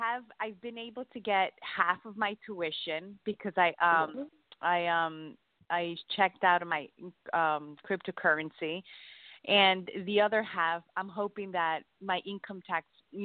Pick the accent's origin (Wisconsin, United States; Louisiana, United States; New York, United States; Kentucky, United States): New York, United States; I'm from New York.